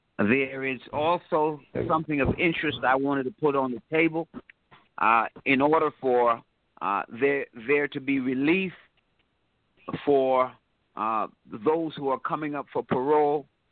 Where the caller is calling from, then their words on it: Atlanta, Georgia, United States; It's a ministry here in Atlanta, Georgia, so I'm calling from Atlanta.